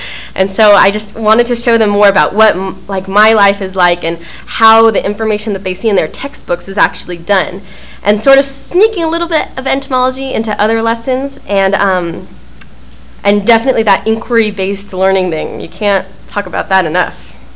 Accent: Oakland, California, United States; And I grew up in Oakland not knowing about this.

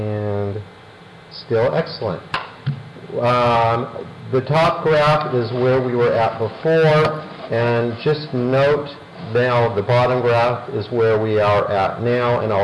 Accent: Midwest, United States; Just, I come from the Midwest

